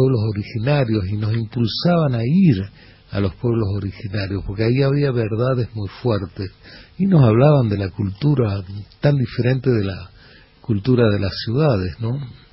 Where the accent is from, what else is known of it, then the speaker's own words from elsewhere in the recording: Santiago del Estero, Argentina; also born or lived in Tucumán; yo la primera infancia la pasé en un caserío santiagueño. Nací en Tucumán. Es decir, mis viejos, como Tucumán era un faro cultural, querían que sus hijos nacieran ahí.